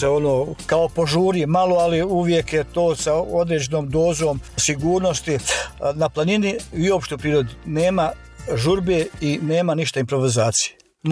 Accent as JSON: {"language": "Bosnian", "town": "Sarajevo", "region": "Federation of Bosnia and Herzegovina", "country": "Bosnia & Herzegovina", "tie": "born or raised there", "said": "Pošto sam rođen u Sarajevu, živio u Sarajevu, te planine oko Sarajeva."}